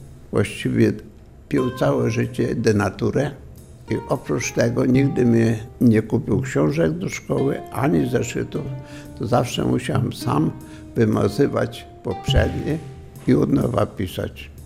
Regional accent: Blizne, Subcarpathian Voivodeship, Poland; Urodziłem się w Bieszczadach, blisko jeziora Salina. Właściwie miejscowość się nazywa Bliznę, między Rzeszowem a Sanokiem. Tam do szkoły chodziłem, nie skończyłem powszechnej szkoły, ponieważ Niemcy mnie wzięli na przymusowe roboty, mając 12,5 roku.

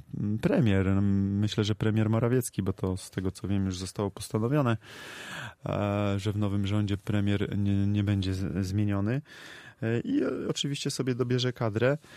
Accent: Gorzów Wielkopolski, Lubusz Voivodeship, Poland; no to widzi pan, jak rodowity gorzowianin wspiera Gorzów.

